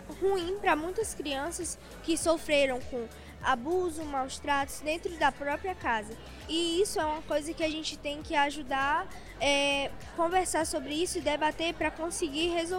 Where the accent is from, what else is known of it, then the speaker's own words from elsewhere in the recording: Piauí, Brazil; tenho 12 anos e sou do Piauí.